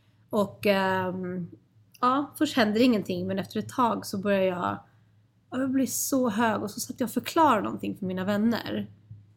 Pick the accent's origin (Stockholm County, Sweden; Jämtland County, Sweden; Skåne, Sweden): Stockholm County, Sweden; Stockholm; Jag växte upp vid Stureplansklubbarna